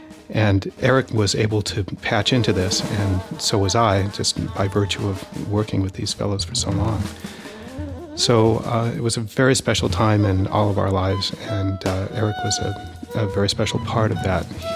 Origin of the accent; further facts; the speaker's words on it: Los Angeles, California, United States; Nels and Alex and I grew up in Los Angeles